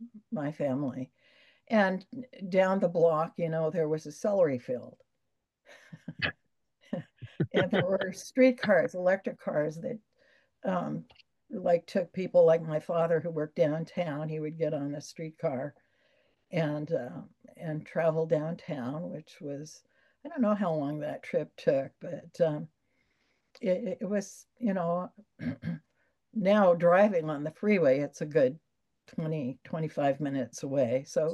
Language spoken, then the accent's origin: English; Los Angeles, California, United States; I'm a native Californian. My parents' families immigrated from the Midwest and just before the Second World War, and I grew up in West Los Angeles.